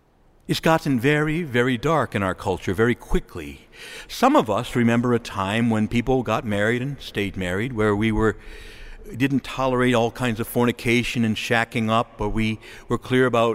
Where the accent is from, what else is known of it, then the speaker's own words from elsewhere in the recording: United States; I speak to you, first of all, as a Christian and a Catholic, but I also speak to you as an American. And I love our country.